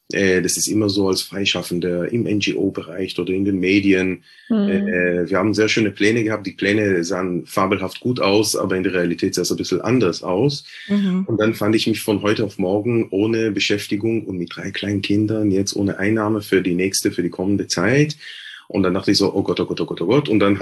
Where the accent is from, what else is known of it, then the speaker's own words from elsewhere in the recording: Jerusalem, Jerusalem District, Israel; als ich noch in Jerusalem gelebt habe. Du hast ja gesagt, ich komme aus Jerusalem, aus West-Jerusalem.